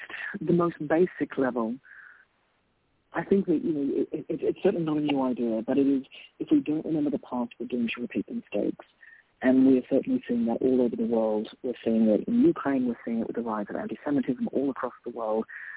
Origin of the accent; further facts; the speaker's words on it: Australia; I'm Australian. I started out my career in Australia